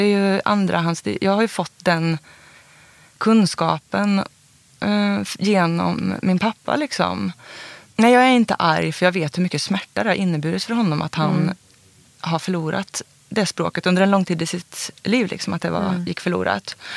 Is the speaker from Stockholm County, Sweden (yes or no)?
no; Karlstad, Värmland, Sweden; also born or lived in Uppsala; Så var det ju så att jag föddes när pappa och mamma fortfarande pluggade i Uppsala och bodde i en liten lägenhet där liksom. Och sen så flyttade vi till Karlstad och bodde vi på Rud.